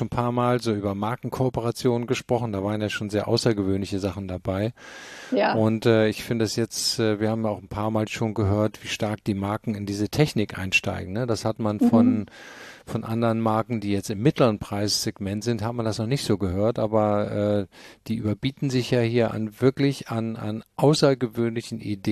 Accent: Germany; berichte ich jetzt mal als Deutscher

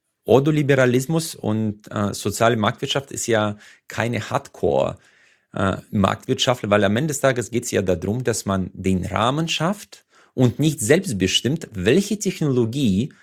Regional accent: Uzbekistan; Deswegen freue ich mich, in Deutschland zu leben. Ich liebe auch Deutschland aus der Perspektive, weil man hier im Prinzip sehr, sehr gute Chancen hat im Vergleich zu Usbekistan, wo ich herkomme.

